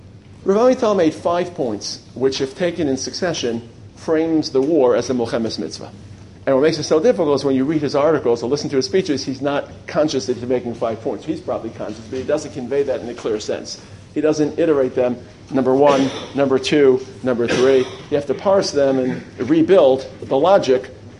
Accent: Brooklyn, New York, United States; I grew up in Brooklyn in a very small space

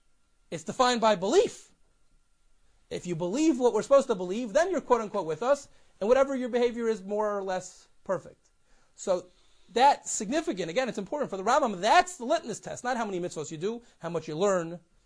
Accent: Cincinnati, Ohio, United States; You know, I know growing up that I grew up in Cincinnati, and a very interesting community there

